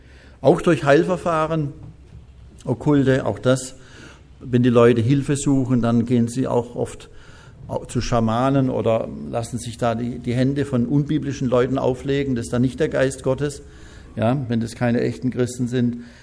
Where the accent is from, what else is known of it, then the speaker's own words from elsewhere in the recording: West Germany, Germany; Ich bin auch ein Wessi, ich darf das sagen.